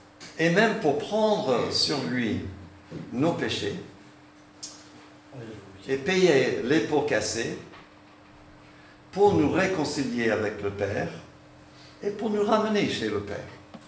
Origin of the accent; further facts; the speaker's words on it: Canada; now in France; nous sommes un couple binational, mon épouse est française, je suis canadien. Quand les enfants étaient petits, on leur parlait en anglais, en français, c'était un peu mélangé.